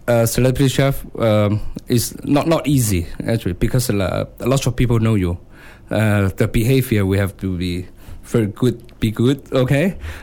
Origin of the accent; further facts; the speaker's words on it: Hong Kong; English is a second language; Okay, I'm from Hong Kong, local Hong Kong Chinese.